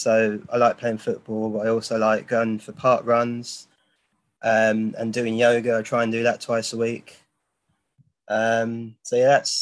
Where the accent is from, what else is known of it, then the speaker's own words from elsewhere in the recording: Watford, East of England, United Kingdom; I'm 31 years old. So I was born in Watford as well. And I lived here most of my life, apart from when I lived at university and when I did a ski season. I'm currently living in a flat with my girlfriends.